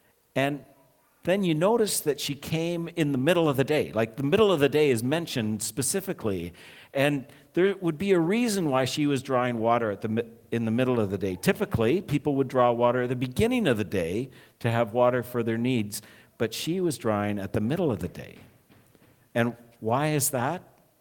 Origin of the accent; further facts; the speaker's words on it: Canada; I met him because I'm Canadian.